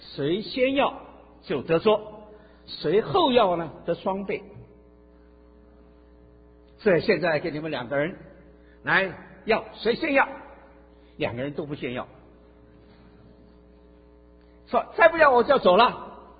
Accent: China; 所以我们中国人一句话叫“伴君如伴虎”

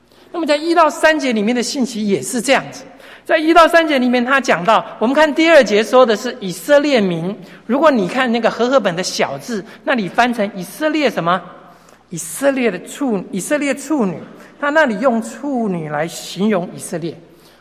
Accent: China; 其实用一个我们中国人用的一个字眼来讲呢，它其实像中国人的挽歌

